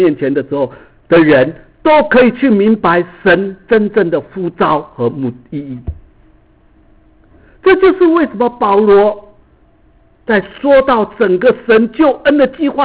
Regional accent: Taiwan; now in United States; 他知道我是从台湾来的

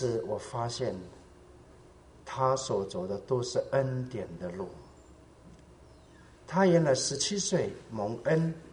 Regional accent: Eastern Taiwan, Taiwan; 我们是台湾的东部，他要翻山到那个南投，还要翻山到高雄

